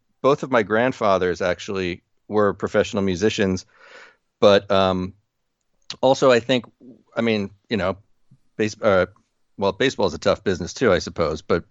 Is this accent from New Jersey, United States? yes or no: yes; New Jersey, United States; Well, with baseball, I was fortunate growing up in New Jersey.